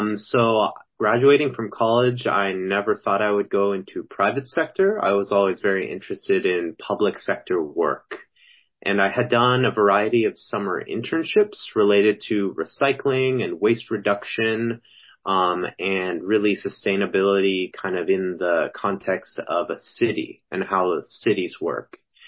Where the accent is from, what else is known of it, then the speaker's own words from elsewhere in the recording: Seattle, Washington, United States; So I grew up in Seattle, spending lots of time in the environment, hiking, riding my bike, foraging for mushrooms